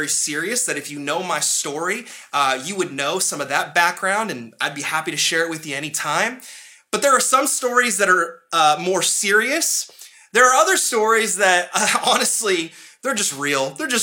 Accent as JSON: {"language": "English", "town": "Dallas", "region": "Texas", "country": "United States", "tie": "born or raised there", "moved": "yes", "lives_now": "Washington, United States", "said": "So growing up in Dallas and having my family in Dallas for a long time up until we moved up to Washington, there are these places in Dallas"}